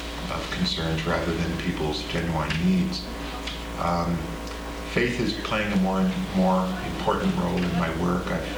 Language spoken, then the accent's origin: English; Portland, United States; I'm from Portland